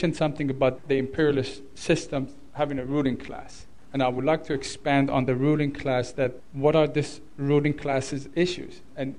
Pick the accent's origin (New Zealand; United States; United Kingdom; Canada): United States; hooray, hooray, hooray, I'm an American and I'm anti-war